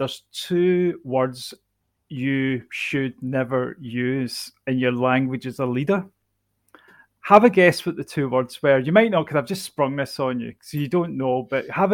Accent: United Kingdom; And being British, you've got a healthy level of skepticism, haven't you?

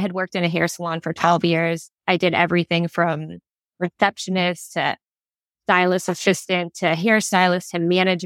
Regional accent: Boston, Massachusetts, United States; now in Texas, United States; So, I'm from Boston.

